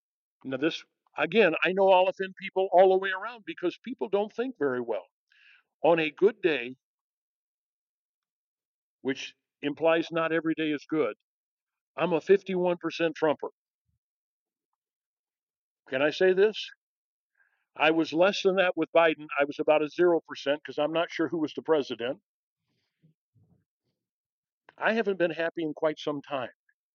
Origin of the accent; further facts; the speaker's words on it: United States; I grew up on the Illinois, Mississippi, and Missouri, where they come together. I love those rivers.